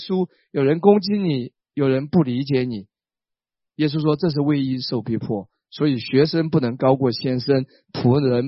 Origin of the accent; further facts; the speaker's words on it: Wenzhou, Zhejiang, China; 我老家是温州的，